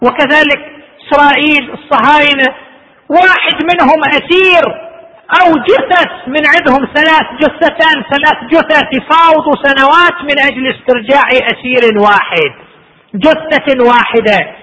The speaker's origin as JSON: {"language": "Arabic", "country": "Saudi Arabia", "said": "نشرت عندنا في المملكة العربية السعودية"}